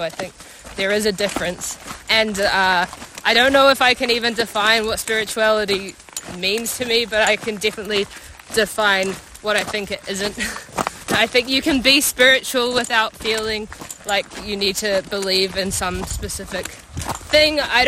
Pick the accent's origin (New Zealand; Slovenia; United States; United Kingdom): New Zealand; New Zealand.